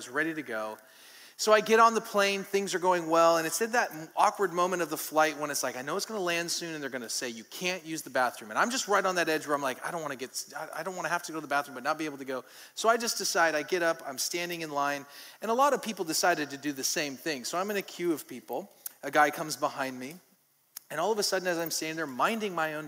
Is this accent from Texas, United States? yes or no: no; Bend, Oregon, United States; We're actually from Bend, Oregon.